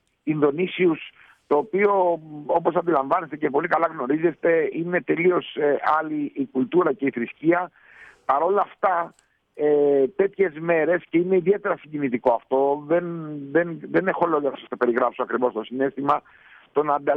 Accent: Chios, North Aegean, Greece; Είμαι από τη Χίο, ναι, είμαι από τη Χίο. Εκεί γεννήθηκα, εκεί μεγάλωσα, όλη μου οικογένεια από πάπου προς πάπου.

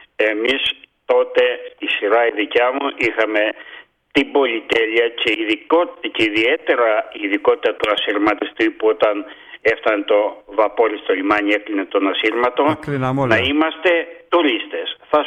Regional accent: Zakros, Crete, Greece; επέλεξα ότι το καλύτερο μέρος για να επιβιώσω, για να ζήσω, να μεγαλουργήσω ήταν ο τόπος μου και γύρισα στη Ζάκρο.

